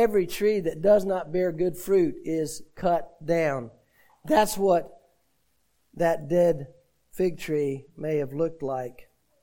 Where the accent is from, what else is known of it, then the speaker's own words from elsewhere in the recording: Winston-Salem, North Carolina, United States; Growing up in Winston-Salem, I went to climb Pilot Mountain.